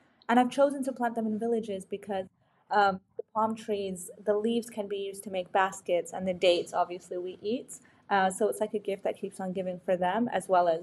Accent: Iraq; I am Middle Eastern originally. And I'm from Iraq, huge major exporter of oil and natural gas.

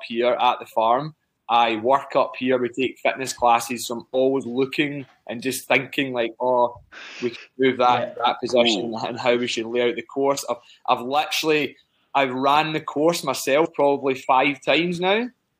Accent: Scotland, United Kingdom; From this area that I live in just now, so Ayrshire. So we're talking about 30 minutes southwest of Glasgow.

